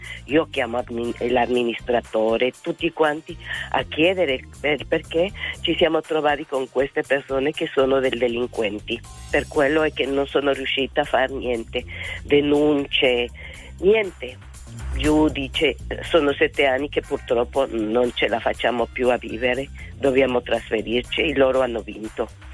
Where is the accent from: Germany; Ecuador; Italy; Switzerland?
Ecuador; io sono originaria d'Ecuador